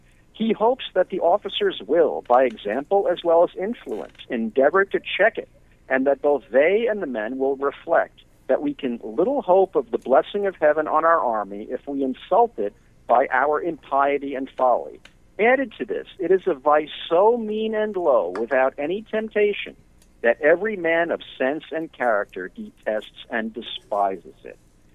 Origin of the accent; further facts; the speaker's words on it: New York City, New York, United States; well, believe it or not, I grew up in the Bronx, so I heard it all back then.